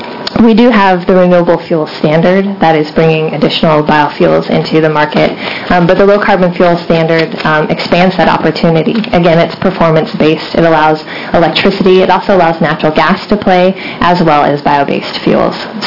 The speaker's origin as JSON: {"language": "English", "town": "Portland", "country": "United States", "tie": "born or raised there", "said": "Born and raised in Portland, now Colorado."}